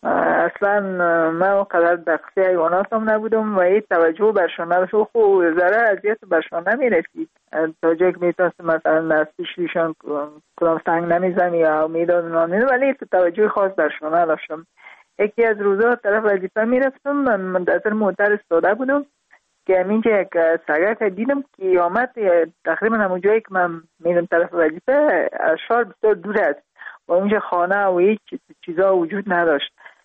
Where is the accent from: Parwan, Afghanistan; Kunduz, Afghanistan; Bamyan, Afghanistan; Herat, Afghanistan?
Parwan, Afghanistan; also born or lived in Kabul; در خود شهر کابل به دنیا آمدیم، من از پروان هستم.